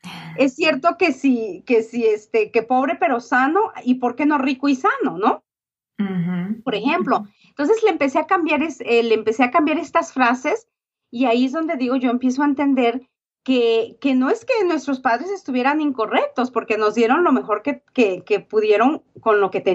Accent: Mexico; yo crecí en México

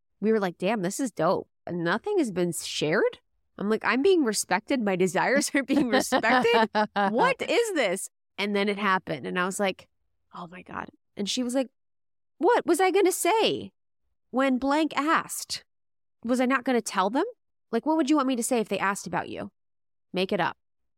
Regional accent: Midwest, United States; It's not, we're Catholic, we grew up in Midwest, you know, where these things.

